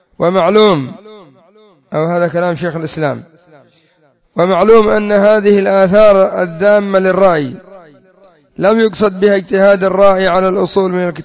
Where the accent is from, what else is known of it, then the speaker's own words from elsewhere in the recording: Yemen; وهم عندنا في اليمن يمثلون من يسمون بالزيدية ومن إليهم